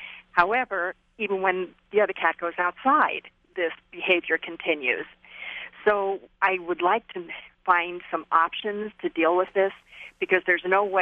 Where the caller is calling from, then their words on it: Boise, Idaho, United States; I'm calling from Boise, Idaho